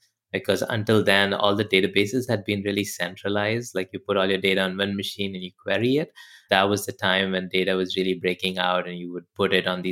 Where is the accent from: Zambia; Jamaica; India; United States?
India; So I grew up in India.